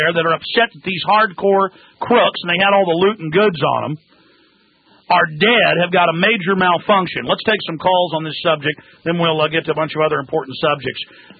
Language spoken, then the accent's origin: English; Dallas, Texas, United States; I've had my house robbed many years ago growing up in Dallas. Our house got robbed 2 or 3 times, my parents.